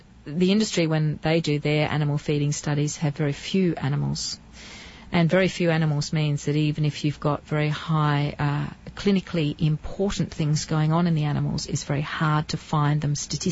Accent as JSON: {"language": "English", "country": "Australia", "said": "As you can hear from my accent, I come from Australia."}